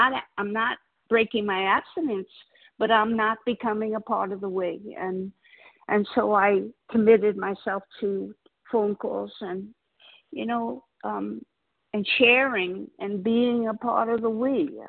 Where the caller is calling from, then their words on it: Florida, United States; I live in Florida.